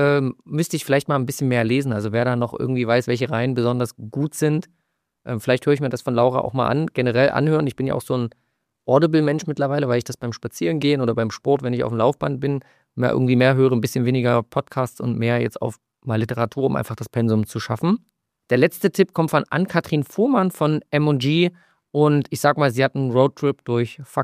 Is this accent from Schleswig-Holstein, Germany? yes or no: no; Halle, Saxony-Anhalt, Germany; born there; meiner Geburtsstadt Halle